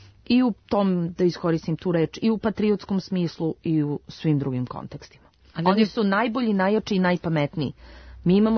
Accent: Serbia; Mi to shvatamo, mi smo Srbi prosto emotivni i sve shvatamo emotivno.

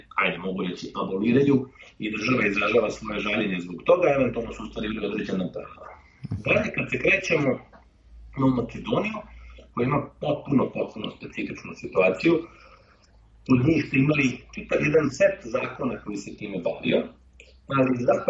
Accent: Sarajevo, Federation of Bosnia and Herzegovina, Bosnia & Herzegovina; moved away; Znači ja sam rođen iz Sarajeva, 1992. godine sam, nažalost, opet u nekim specifičnim istorijskim trenucima morao da pobegnem iz svog rodnog grada

